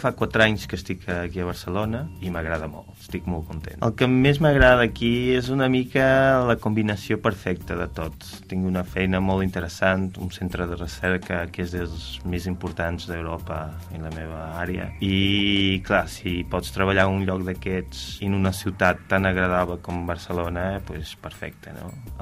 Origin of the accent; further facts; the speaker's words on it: Portugal; Catalan is a second language; also born or lived in Angers, France; Soc portuguès, vaig fer la carrera de biologia a Portugal, després vaig anar a França, a Angers